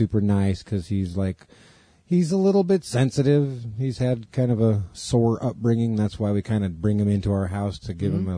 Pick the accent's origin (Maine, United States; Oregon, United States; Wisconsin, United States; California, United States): Oregon, United States; Brownsville; In my hometown and where I live currently, in Brownsville